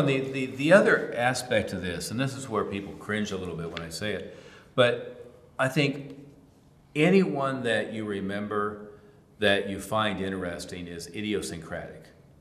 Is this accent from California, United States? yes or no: no; Tulsa, Oklahoma, United States; However, you know, I'm from Tulsa.